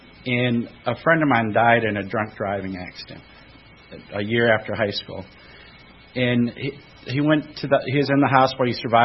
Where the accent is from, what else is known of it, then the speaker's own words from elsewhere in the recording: Flint, Michigan, United States; Well, I grew up in Flint, Michigan, and I had my first drink at the age of 9.